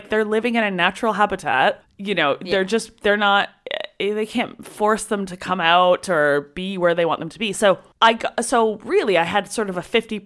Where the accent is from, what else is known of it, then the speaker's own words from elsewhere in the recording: Canada; I'm from Canada.